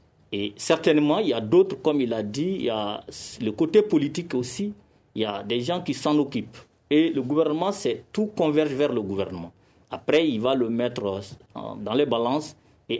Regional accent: Mali; Je suis malien comme vous.

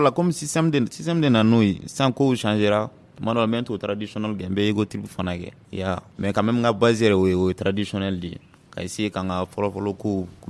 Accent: Douentza, Mopti, Mali; Nous, pour ma ville natale, Douanzan.

